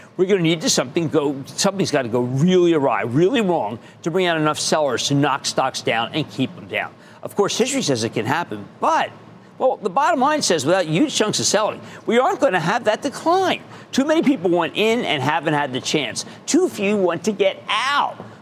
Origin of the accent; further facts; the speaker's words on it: New Jersey, United States; I want to go to Glenn in my home state of New Jersey.